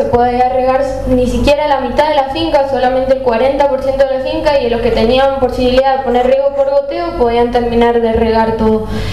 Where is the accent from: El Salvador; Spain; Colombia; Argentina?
Argentina; Lavalle, Mendoza; nos representa como lavallinos, como mendocinos